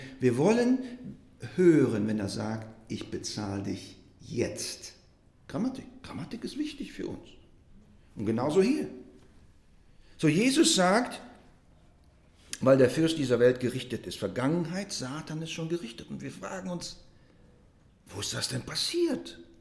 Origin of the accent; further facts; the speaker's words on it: Russia; now in Germany; Und wenn man in Russland aufgewachsen ist, ich bin ja in Russland aufgewachsen